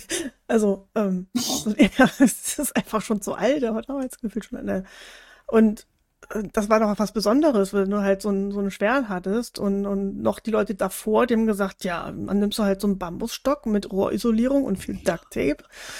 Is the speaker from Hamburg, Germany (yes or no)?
yes; Hamburg, Germany; ich komme ja aus Hamburg